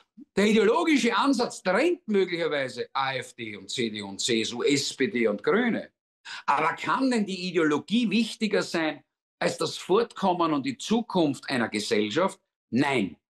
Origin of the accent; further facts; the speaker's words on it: Austria; Wenn ich in meine Geburtsurkunde schaue als Österreicher und du in deine Geburtsurkunde als Deutscher schaust